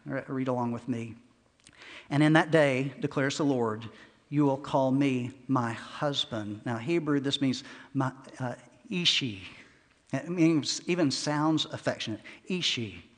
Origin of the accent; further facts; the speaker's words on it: Texas, United States; I grew up in Texas. Everything's flat there.